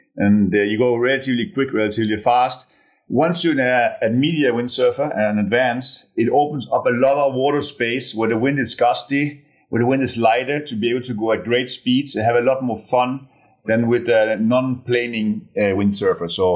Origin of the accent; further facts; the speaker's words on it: Canary Islands, Spain; And growing up in Canary Islands, we can do all outdoor sports all year long, which is pretty much unbeatable.